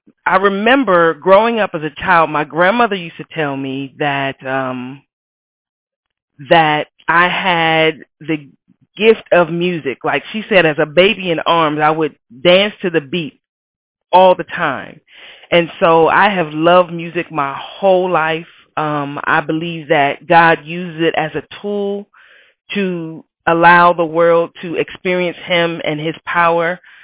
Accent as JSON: {"language": "English", "town": "Akron", "region": "Ohio", "country": "United States", "lives_now": "North Carolina, United States", "said": "So originally, I'm from Akron, Ohio, a very small town."}